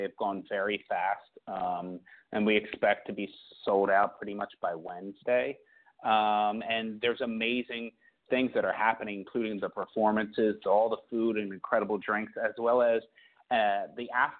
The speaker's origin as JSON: {"language": "English", "town": "New York City", "region": "New York", "country": "United States", "said": "as well as being a New Yorker."}